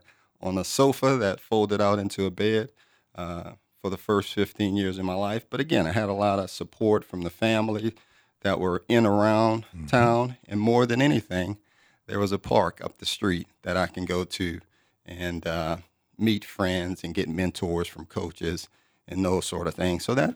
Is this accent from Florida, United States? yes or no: no; Louisiana, United States; Growing up was a challenge. My mother was the youngest of seven. She had me when she was 16, which basically made me number eight. And so I was primarily raised by my grandmother.